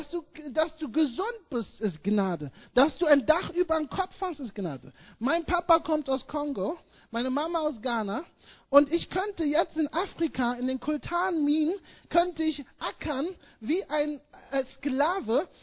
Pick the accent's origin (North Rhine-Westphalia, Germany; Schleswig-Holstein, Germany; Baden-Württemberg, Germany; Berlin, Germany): Berlin, Germany; Nun, ich bin Berliner Junge, in Berlin aufgewachsen, Berlin-Schöneberg, hier geboren.